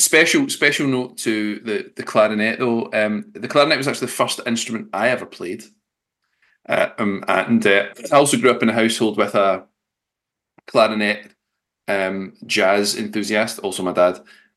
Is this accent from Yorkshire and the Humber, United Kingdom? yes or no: yes; Yorkshire and the Humber, United Kingdom; accent: Yorkshire; Here they are in my Yorkshire accent.